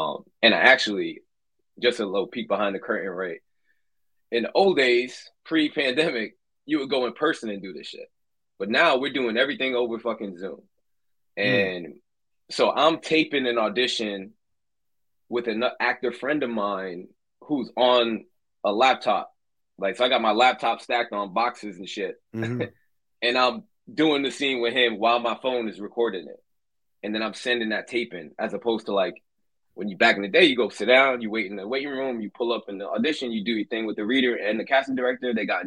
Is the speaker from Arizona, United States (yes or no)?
no; Brooklyn, New York, United States; moved away as an adult; I'm from Brooklyn, New York. My parents are Trinidadian.